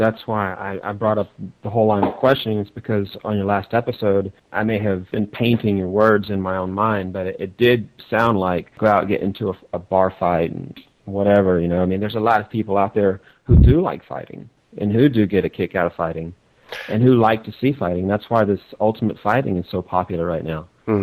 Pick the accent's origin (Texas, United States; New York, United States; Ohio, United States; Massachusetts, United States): Texas, United States; Pasadena; You know, I grew up in and around Pasadena, Texas, which is where that movie, The Urban Cowboy, was filmed.